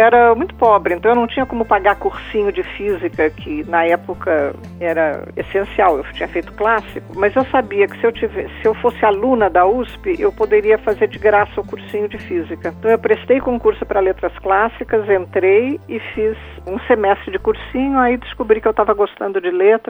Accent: Santos, São Paulo, Brazil; Eu fui uma menina, fui criada em Santos, eu era a filha mais velha, tenho dois irmãos menores.

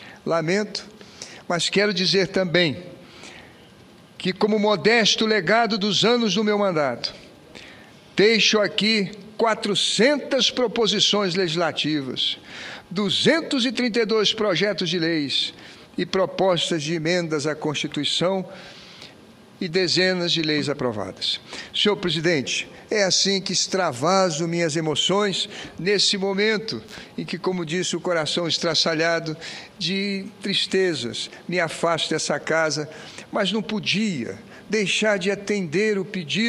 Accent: Rio de Janeiro, Brazil; porque a mãe do PAC fez muito pela minha terra. Quando assumi esse Senado, o Rio de Janeiro tinha taxa de desemprego de 20%.

